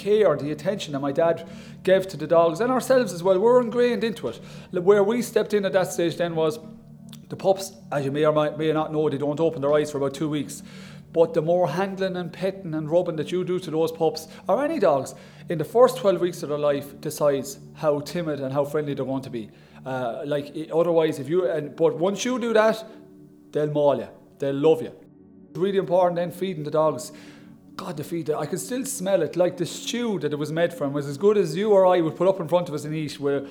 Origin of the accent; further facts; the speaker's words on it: Cashel, Munster, Ireland; I'm from Dean's Grove Cashel, which is only about 1,200 metres from the front of the rock. I'm a dairy farmer, and I suppose where my family has a long tradition of living in the Cashel area.